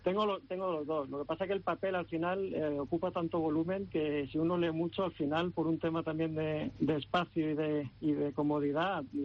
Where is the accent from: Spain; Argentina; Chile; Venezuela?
Spain; Alicante, Valencian Community; aunque soy alicantino, ¿no? y conozco la ciudad